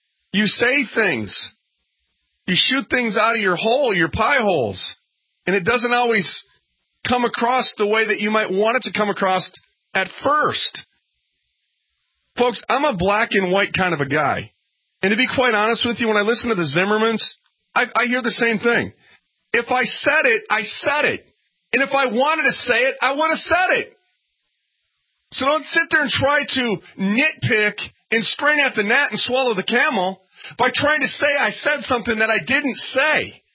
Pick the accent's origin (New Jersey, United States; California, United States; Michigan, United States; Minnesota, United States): Minnesota, United States; Minneapolis; I was raised in North Minneapolis, folks.